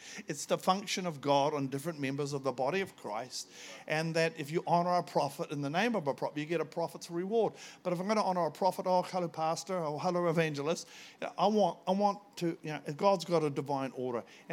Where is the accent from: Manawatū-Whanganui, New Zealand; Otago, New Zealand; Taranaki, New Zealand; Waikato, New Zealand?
Otago, New Zealand; Oamaru; now in Gisborne, New Zealand; Kia ora, I'm from Gizzy. Originally from Oamaru. Worked at Pukeori Freezing Works for 13 seasons.